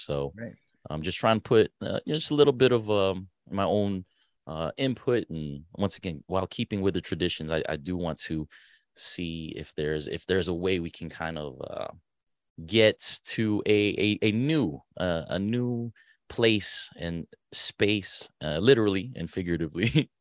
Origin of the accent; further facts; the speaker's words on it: Arlington, Virginia, United States; So I grew up in Arlington. So, you know, the red brick building that you see right across the Potomac